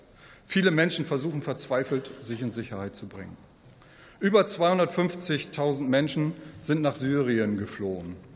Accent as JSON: {"language": "German", "region": "Lower Saxony", "country": "Germany", "tie": "born or raised there", "said": "in meiner Heimat Ostfriesland"}